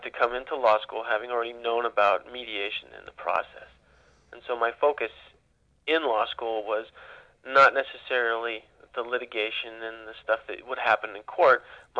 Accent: Ukiah, California, United States; also born or lived in East Coast; I kind of felt it coming up inside me as I grew up in Ukiah, and I grew up with people who enjoyed each other

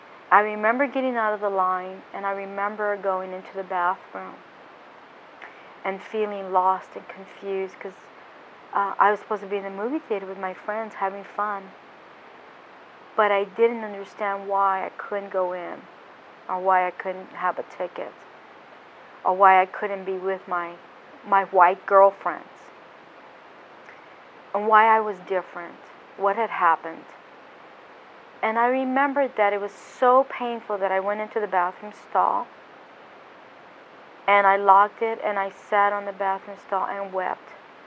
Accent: Netherlands; I was living in the Netherlands when I first experienced the word squaw. I was growing up in Holland on Schusterberg Air Force Base

